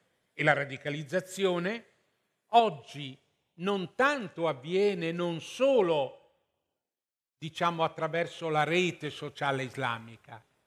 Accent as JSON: {"language": "Italian", "town": "Rome", "region": "Lazio", "country": "Italy", "said": "perché io sono di Roma, non so se si è capito."}